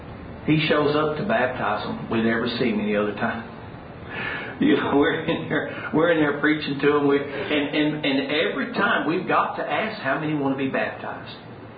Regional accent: Dallas, Texas, United States; The church I grew up in Dallas, Assembly of God Church, they got into a baseball league.

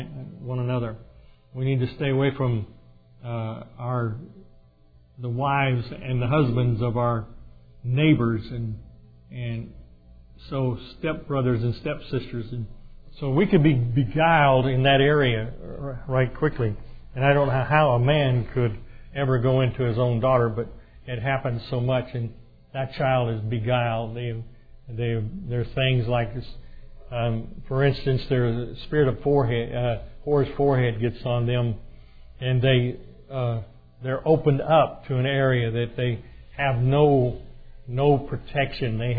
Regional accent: Arkansas, United States; accent: Arkansas; Excuse me. Have my Arkansas accent.

